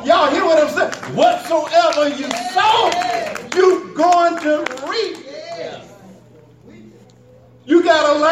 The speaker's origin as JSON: {"language": "English", "region": "Louisiana", "country": "United States", "said": "I'm from Louisiana. Y'all been to Southern Louisiana? Anybody been to Southern Louisiana?"}